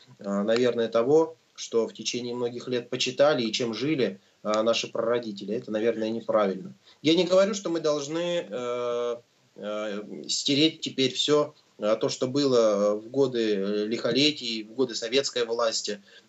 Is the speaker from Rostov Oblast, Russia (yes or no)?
no; Yekaterinburg, Sverdlovsk Oblast, Russia; Для меня, если честно, город Екатеринбург является родным и близким. Я уроженец города Екатеринбурга